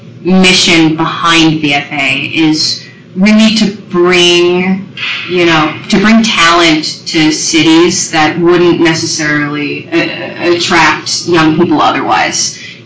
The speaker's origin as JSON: {"language": "English", "region": "Indiana", "country": "United States", "said": "I'm from Indiana, northern Indiana, actually, near Chicago area."}